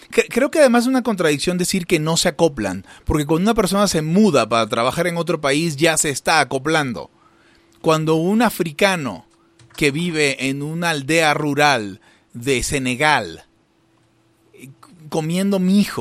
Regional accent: Mexico; nuestra propiedad pública como mexicanos

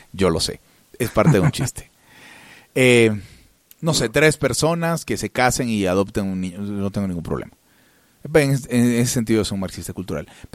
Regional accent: Venezuela; now in Mexico; Donde está mi sangre y mi tierra. Donde me llama la sangre.

